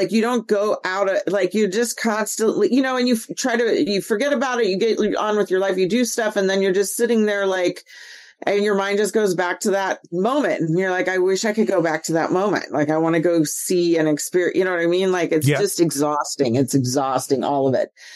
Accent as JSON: {"language": "English", "town": "San Diego", "region": "California", "country": "United States", "said": "I'm from San Diego."}